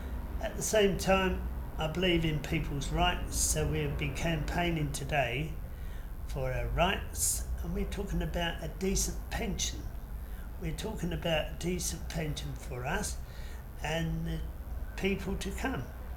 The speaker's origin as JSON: {"language": "English", "town": "Cambridge", "region": "East of England", "country": "United Kingdom", "said": "I come from Cambridge. I'm 74, old enough to know better."}